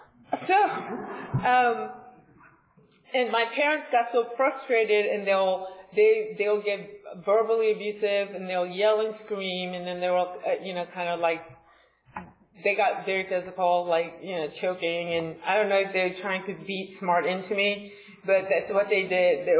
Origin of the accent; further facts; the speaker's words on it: Seoul, South Korea; And I grew up in Seoul, Korea, and my parents still live there.